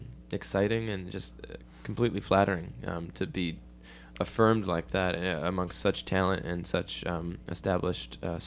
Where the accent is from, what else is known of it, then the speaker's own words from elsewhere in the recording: Chicago, Illinois, United States; I'm from Chicago. I grew up there, so I miss, you know, deep dish pizza.